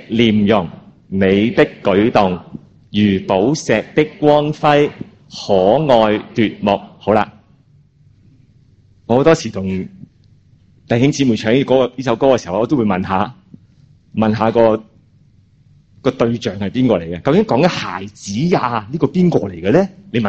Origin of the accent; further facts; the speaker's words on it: China; 我哋中国人咧就有少少麻烦嘅